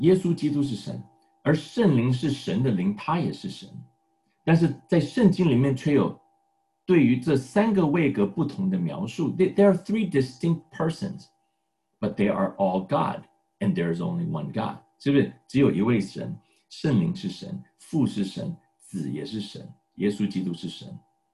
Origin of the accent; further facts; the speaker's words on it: China; 就跟我们中国人很像